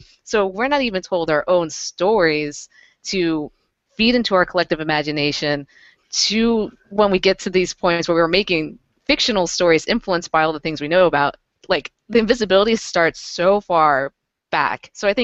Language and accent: English; United States; born there; So I don't necessarily need to be bringing her into my burden as an American-born Latino.